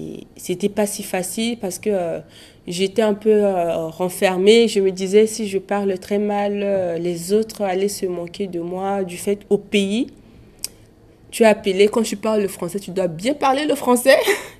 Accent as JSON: {"language": "French", "country": "Central African Republic", "first_language": "Sango", "second_language": "French", "said": "je venais d'un pays où, bien sûr, la langue française était parlée, mais notre langue maternelle, on avait deux langues officielles. Il y avait le sango et le français. Et moi, j'étais habituée à parler le sango."}